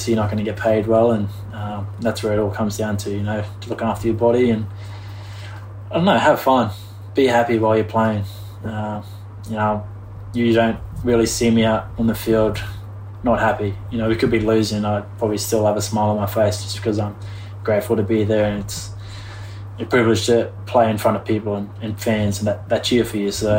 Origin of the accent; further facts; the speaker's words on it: Townsville, Queensland, Australia; obviously I was born and raised in Townsville and went away, moved to another state, bigger city, and then I moved to overseas to New York, is probably the biggest city in the world, to come back to where I was born